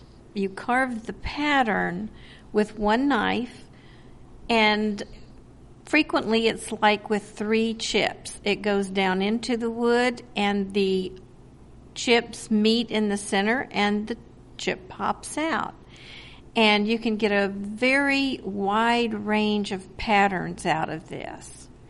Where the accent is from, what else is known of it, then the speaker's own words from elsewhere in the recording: Pinehurst, Texas, United States; I'm from Pinehurst, Texas, which is just northwest of Houston.